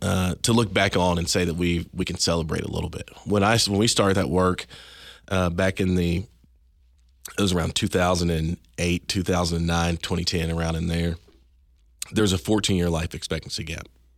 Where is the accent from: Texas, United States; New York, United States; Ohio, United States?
Texas, United States; Waco; So no, I grew up in Central Texas.